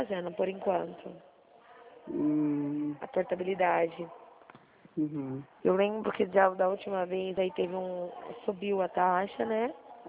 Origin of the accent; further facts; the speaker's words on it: São Paulo, Brazil; eu sou aqui do estado de São Paulo.